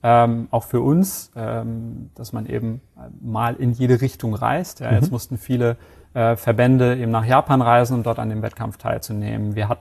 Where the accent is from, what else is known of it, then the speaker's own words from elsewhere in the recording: Hamburg, Germany; born there; moved away; Bin 33 Jahre alt, gebürtiger Hamburger. Wohne jetzt aber sozusagen des Jobs wegens einmal und aber auch der Liebe wegen in Süden Deutschlands, in Bayern. Da hat es mich jetzt die letzten knapp 4,5 Jahre hingezogen.